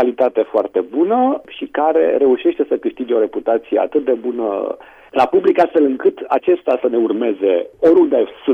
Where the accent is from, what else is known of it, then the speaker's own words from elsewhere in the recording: Bucharest, Romania; pe care eu nu știam, evident, ca bucureștean